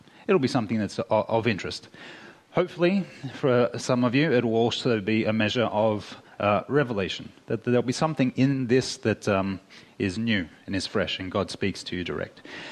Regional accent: Australia; accent: Australian; please excuse me if I'm moving quickly and my Australian accent kind of blows things a bit for you.

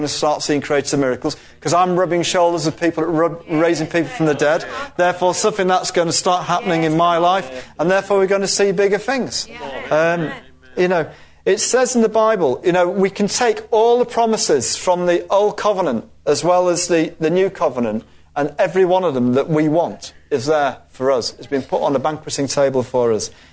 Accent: Scotland, United Kingdom; born there; You know, I was born in Scotland, so when I say that.

